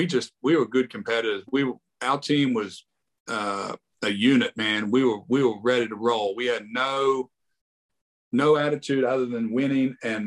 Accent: Wagga Wagga, New South Wales, Australia; now in United States; We came on the team in 82. I was coming from Australia. He was coming from Sugarland over here.

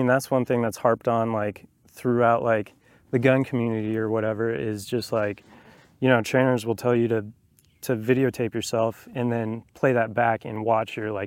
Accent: New Mexico, United States; also born or lived in Colorado; Yeah, so born and raised in New Mexico. Was there till I was about 21-ish. And then I moved to Colorado for like 6 years-ish. And then moved back to New Mexico

